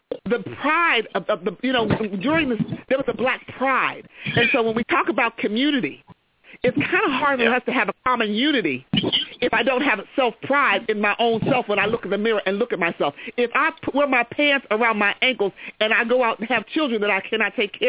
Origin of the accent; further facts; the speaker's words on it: United States; I am an American, but I am a black American, and I take pride in being both and being strong at being both.